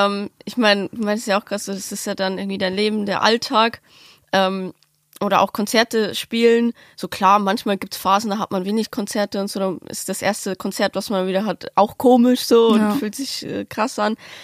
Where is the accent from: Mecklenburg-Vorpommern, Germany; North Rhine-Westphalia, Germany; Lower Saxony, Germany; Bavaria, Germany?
Bavaria, Germany; Passau; now in Berlin, Germany; Und ich komme ja so vom Dorf, super, also jetzt nicht super weit weg, aber keine Ahnung, man fährt schon 6 Stunden jetzt nach Passau, wo ich herkomme.